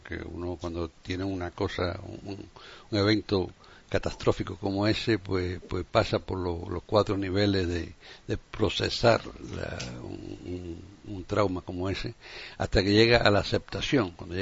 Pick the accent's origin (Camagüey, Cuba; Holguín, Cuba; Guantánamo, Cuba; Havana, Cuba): Havana, Cuba; moved away; que el país que conozco mejor, que es donde nací, en Cuba, antiguamente había un sitio para ciegos en La Habana, por lo menos, que es donde yo vivía, donde nací.